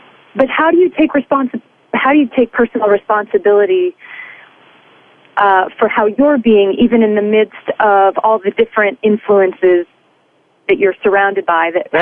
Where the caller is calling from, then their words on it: Manhattan, New York, United States; I'm calling from Manhattan, New York.